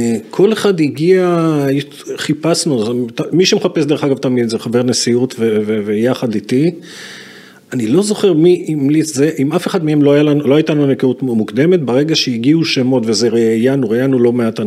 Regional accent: Ashkelon, Southern District, Israel; נולד באשקלון, גדלתי שם, בגרתי שם, אחרי זה צאתי שירתי כמובן בצבא

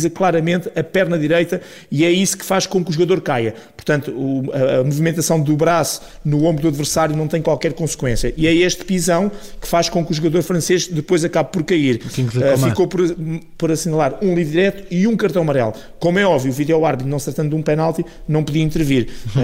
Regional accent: Portugal; como portugueses, estamos contentes pela passagem

